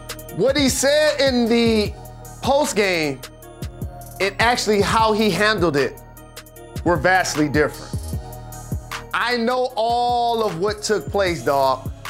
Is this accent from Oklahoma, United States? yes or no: no; Detroit, Michigan, United States; I grew up playing basketball in the Detroit public school system.